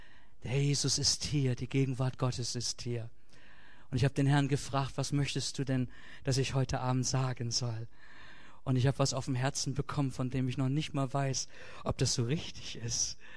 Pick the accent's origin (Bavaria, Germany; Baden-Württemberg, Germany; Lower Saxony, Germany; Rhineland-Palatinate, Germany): Lower Saxony, Germany; Das ist bestimmt nicht so bei euch hier, aber bei uns in Ostfriesland.